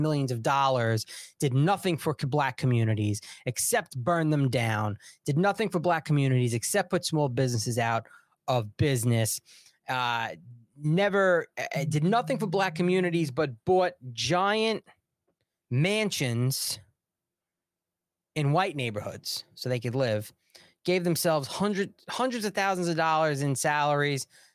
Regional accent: New York, United States; My home state, Lee Zeldin, who's running against the vile individual, Kathy Hochul

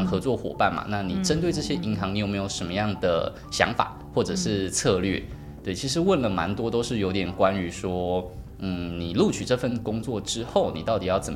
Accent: southern Taiwan, Taiwan; 我是南部人，得、是长辈他们搬到北部来。

